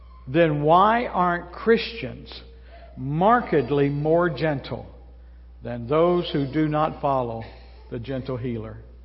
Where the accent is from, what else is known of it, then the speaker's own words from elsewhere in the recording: Kentucky, United States; Listen, I was born and raised in Central Kentucky.